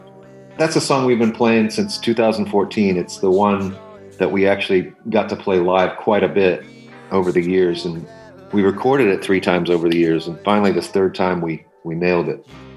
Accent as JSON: {"language": "English", "town": "Temple", "region": "Texas", "country": "United States", "tie": "born or raised there", "said": "it's about growing up in Temple, Texas, a small town in Texas, and feeling like once I had a radio, I felt a lot more connected to the outside world"}